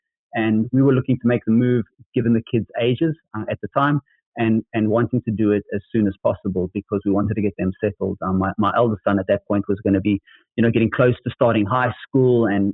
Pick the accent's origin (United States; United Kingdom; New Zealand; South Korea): New Zealand; born there; I was born in New Zealand